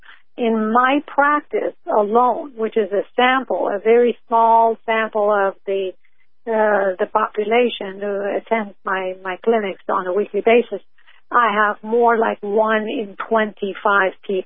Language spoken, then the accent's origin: English; France; And grew up in Europe, as you know. I was raised in France, and the baguettes, the croissants, and all the good foods were presented to me every day, and I was eating them.